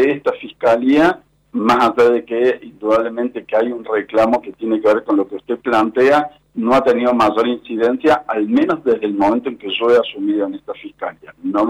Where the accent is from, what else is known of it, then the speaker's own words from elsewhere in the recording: Córdoba, Argentina; Yo soy oriundo de Córdoba Capital.